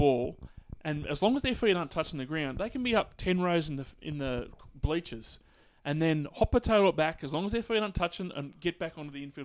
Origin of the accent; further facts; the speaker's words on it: Australia; As an Australian fan, am I glad he's not? Absolutely.